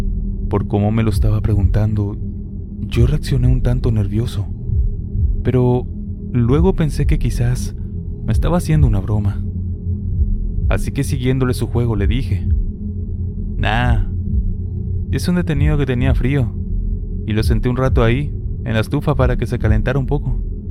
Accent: Chile; soy de Chile.

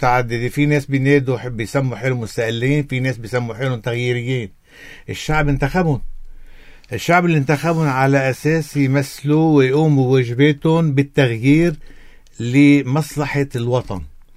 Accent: Lebanon; عندنا بلبنان ديماغوجية عند السياسيين

